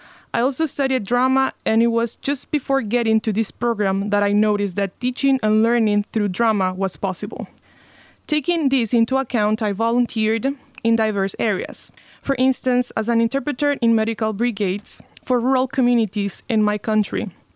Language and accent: English; Honduras; from Honduras. Few people know about it, but you can find my country located in the heart of the Americas.